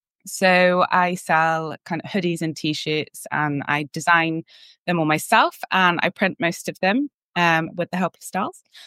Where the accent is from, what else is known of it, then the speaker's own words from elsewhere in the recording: Northampton, East Midlands, United Kingdom; now in Pembrokeshire, United Kingdom; Saundersfoot isn't actually my hometown. I'm from Northampton. But I've been in Pembrokeshire for 18 years now, and I spent my childhood camping here.